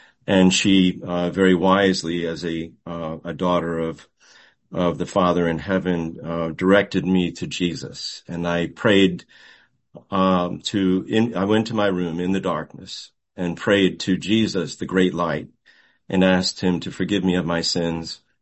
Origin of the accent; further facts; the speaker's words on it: Montclair, New Jersey, United States; I remember singing these words in … when I was singing in our church choir growing up in Montclair, New Jersey.